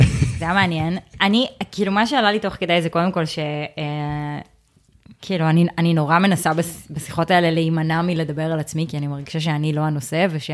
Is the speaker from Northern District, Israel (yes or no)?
no; Haifa, Haifa District, Israel; אני כן יכולה להגיד שגדלתי בישראל, גדלתי בחיפה, בחברה יחסית נורמטיבית